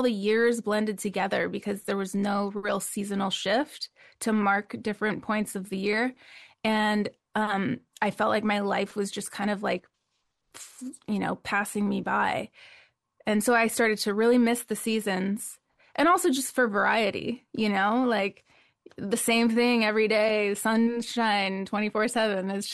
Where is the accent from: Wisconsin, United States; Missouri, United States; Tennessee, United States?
Wisconsin, United States; Mazomanie; So I grew up in Mazamani, which, you know, if anybody knows that town, it's very small. It's about 1,500 mm-hmm. people.